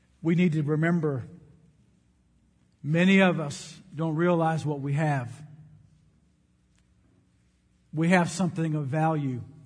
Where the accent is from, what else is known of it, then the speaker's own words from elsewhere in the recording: United States; I'm an American. We don't talk like that. I mean, we can barely even speak English.